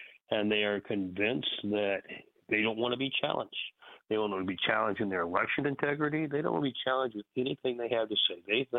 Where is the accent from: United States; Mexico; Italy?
Mexico; I grew up in Mexico as a son of a mission. My parents were missionaries.